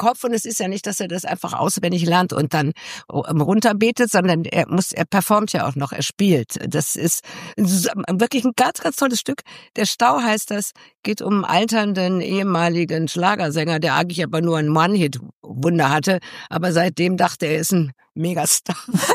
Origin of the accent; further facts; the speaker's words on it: Mönchengladbach, North Rhine-Westphalia, Germany; now in Cologne, Germany; ich komme ja aus Mönchengladbach.